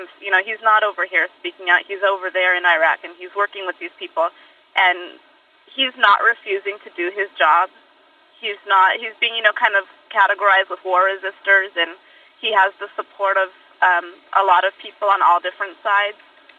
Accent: San Pedro, California, United States; I'm from San Pedro, California.

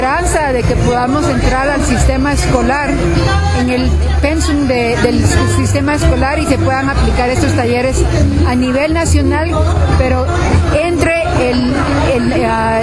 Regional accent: Guatemala; now in California, United States; Chapina, 100%, pero vivo en California

